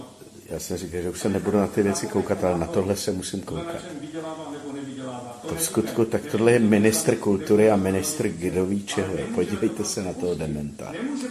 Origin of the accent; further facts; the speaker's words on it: Bohemia, Czechia; born there; Já jsem se narodil v Čechách